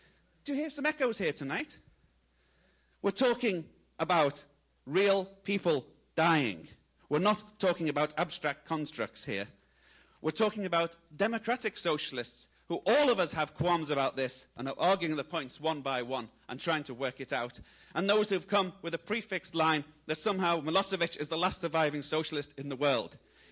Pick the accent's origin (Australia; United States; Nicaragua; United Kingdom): United Kingdom; I'm come from Britain.